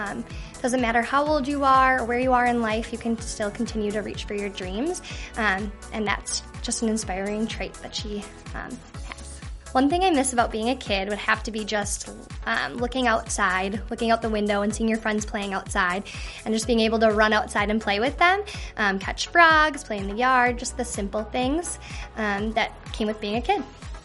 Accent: Cottage Grove, Minnesota, United States; is my fourth year on the team, and I'm from Cottage Grove, Minnesota.

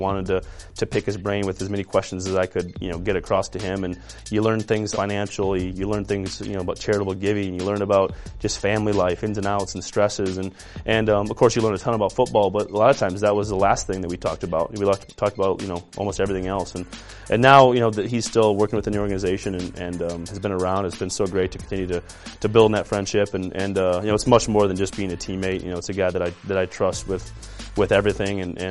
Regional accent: South Dakota, United States; growing up in South Dakota, you know, Ben grew up about 2 hours from me.

